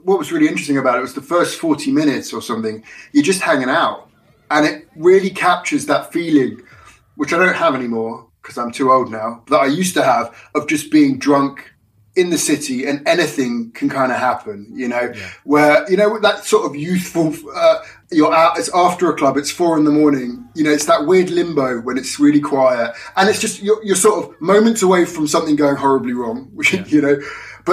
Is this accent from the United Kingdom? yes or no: yes; London, United Kingdom; When I grew up, you know, I grew up in London and the idea of, especially New York.